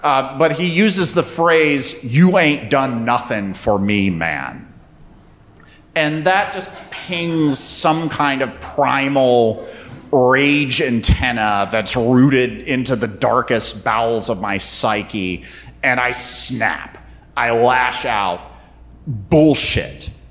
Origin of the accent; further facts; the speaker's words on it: North Carolina, United States; I grew up in North Carolina. I go to school in Athens. I work for a magazine. I have a single mom who lives in Asheville.